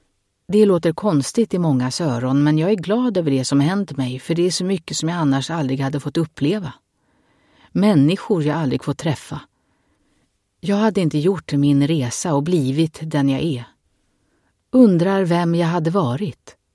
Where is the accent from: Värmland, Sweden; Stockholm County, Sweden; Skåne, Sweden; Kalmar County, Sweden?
Stockholm County, Sweden; Stockholm; born there; 1970 föddes jag i Stockholm. Mot alla odds skulle det visa sig.